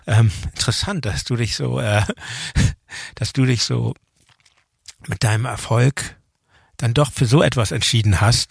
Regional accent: Hamburg, Germany; Das kenne ich und ich kannte es ja als Hamburger nicht anders

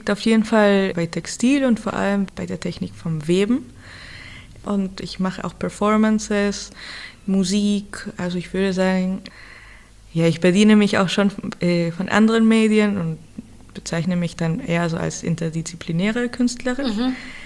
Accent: Lima, Peru; weil ich komme ja aus Lima und Lima ist eine Küstenstadt.

